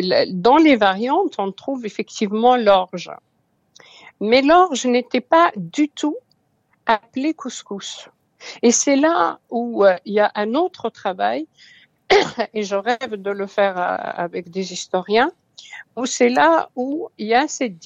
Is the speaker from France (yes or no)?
no; Oujda, Oriental, Morocco; comme ma ville natale, Oujda et la région